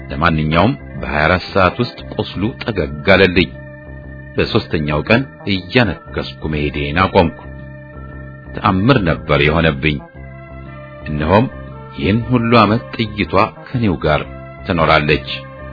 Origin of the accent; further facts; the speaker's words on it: Addis Ababa, Ethiopia; ተወልጄ ያደግኩባት አዲስ አበባ እንደዚያን ቀን ሆና አይቻት አላውቅም።